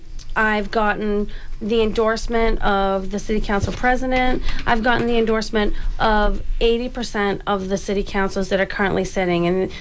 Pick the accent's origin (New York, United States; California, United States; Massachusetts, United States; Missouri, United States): Massachusetts, United States; Brockton; So Brockton, I mean, I come from Brockton. I live in Brockton.